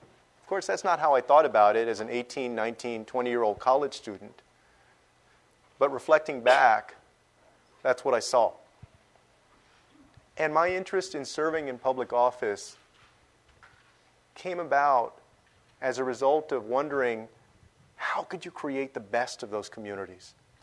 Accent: San Antonio, Texas, United States; It was the first time that I really had the opportunity to compare my hometown to my new hometown. And in a lot of ways, what I saw there made me happy for San Antonio.

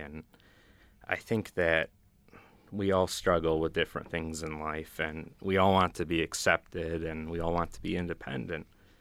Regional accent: Williamson, New York, United States; All right. Hi … I'm from Williamson, New York, originally, over in Wayne County. And I went to high school at the Norman Howard School in Henrietta.

